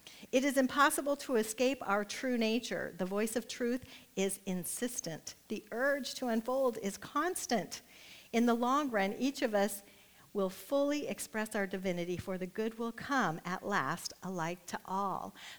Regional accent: Nebraska, United States; I'm from Nebraska, so I'll say it how I say it

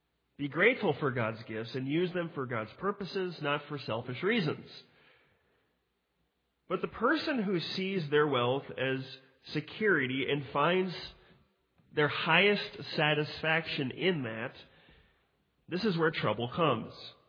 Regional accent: Mound, Minnesota, United States; I grew up in Mound, Minnesota, on the west side of Lake Minnetonka.

